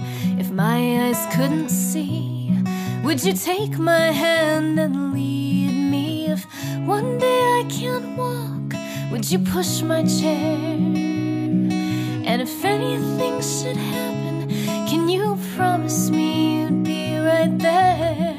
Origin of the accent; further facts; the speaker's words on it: Edmonton, Alberta, Canada; we're from Edmonton, where it's usually snowing.